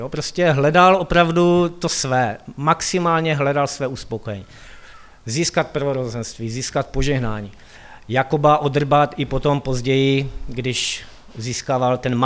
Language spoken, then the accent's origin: Czech; Karviná, Moravian-Silesian Region, Czechia; já jsem původně z Karviné